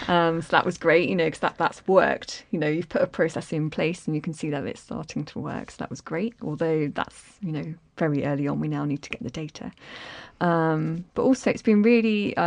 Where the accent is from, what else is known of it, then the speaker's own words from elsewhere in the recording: London, United Kingdom; accent: London; You know, I can barely speak English, if we're being honest, with my dodgy London accent.